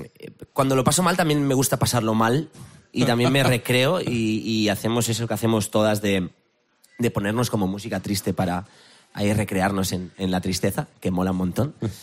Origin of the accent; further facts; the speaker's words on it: Sant Feliu, Catalonia, Spain; Barcelona, San Feliu, mi pueblo, es esencial y necesario también para recargar pilas